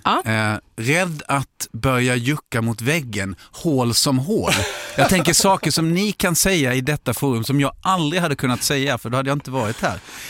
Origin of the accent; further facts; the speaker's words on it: Moheda, Kronoberg County, Sweden; now in Stockholm, Sweden; jag är en lantis från Moheda, 1500 invånare utanför Växjö. Jag har alltid hälsat på folk på trottoaren. Jag mötte dem i Stockholm 94 när jag flyttade upp.